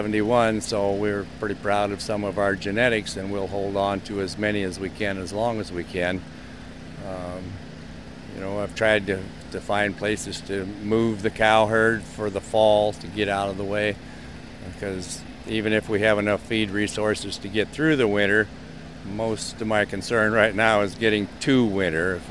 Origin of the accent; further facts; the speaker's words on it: Winston, Missouri, United States; We're from Winston, Missouri, which is about 10 miles north of Cameron, right along I-35.